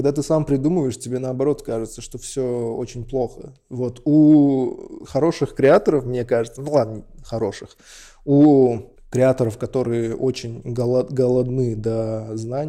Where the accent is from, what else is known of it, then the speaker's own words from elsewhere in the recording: Tashkent, Uzbekistan; now in Moscow, Russia; Еще накладывалось то, что я из Ташкента, я единственный узбек. Я вообще же переехал в Москву впервые для своей жизни.